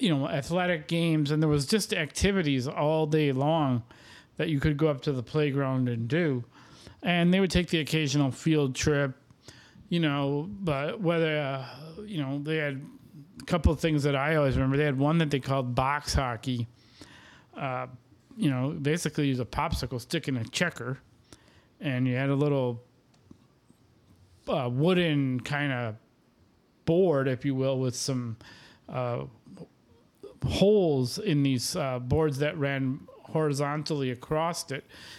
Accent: Fond du Lac, Wisconsin, United States; at least where I grew up in Fond du Lac

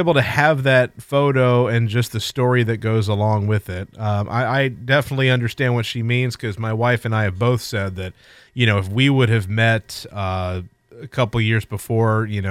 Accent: Ohio, United States; I'm from Ohio. She's born and raised here. I came here, went to PCC for my freshman year, and then moved back here in 2014.

